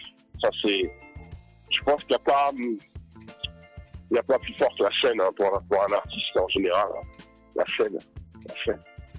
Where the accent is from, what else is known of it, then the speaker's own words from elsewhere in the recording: Paris, Île-de-France, France; j'ai grandi à Paris, Paris intramuros. J'étais à l'école à Paris. J'ai eu des amis de toutes professions et de toutes cultures.